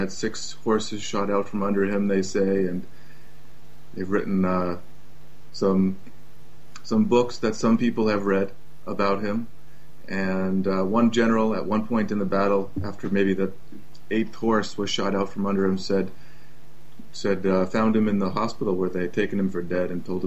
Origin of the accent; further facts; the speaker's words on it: New Hampshire, United States; moved away as an adult; now in Jamaica; I'm originally from New Hampshire in the United States.